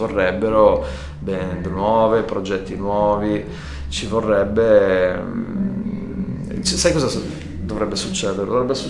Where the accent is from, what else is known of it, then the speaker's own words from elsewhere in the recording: Friuli-Venezia Giulia, Italy; io sono friulano, il Rototom ce l'avevo nel giardino di casa quando facevo il festival che era in Friuli